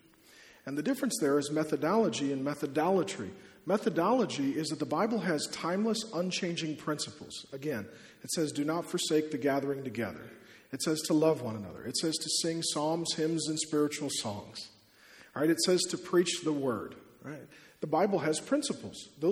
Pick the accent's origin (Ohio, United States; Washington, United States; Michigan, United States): Washington, United States; Seattle; I grew up in Seattle as a non-Christian. I grew up in a rough part of town.